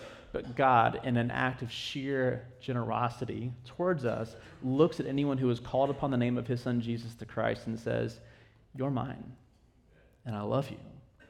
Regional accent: Ohio, United States; I mean, I'm from Ohio, right? So that looks like a mountain, and they're saying, no, that's a hill.

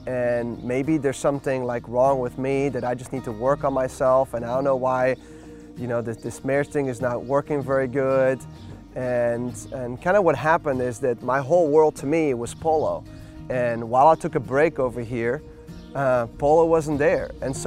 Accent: Belgium; my dad's French, my mom's Dutch, and so I'm an immigrant. I immigrated to Belgium. I was born there.

